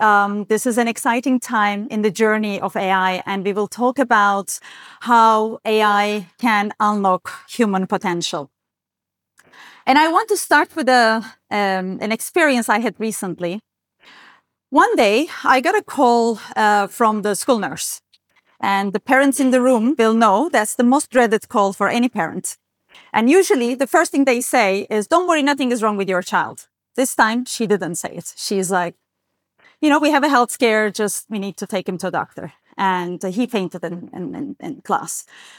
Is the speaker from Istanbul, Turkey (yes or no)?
yes; Istanbul, Turkey; English is a second language; I'm from Istanbul and I'm used to traffic jams.